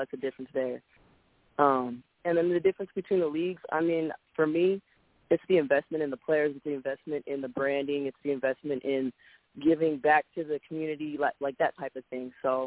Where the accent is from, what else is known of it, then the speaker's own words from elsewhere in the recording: Seattle, Washington, United States; I actually played with the Seattle Majestics first. I'm from Seattle, Washington.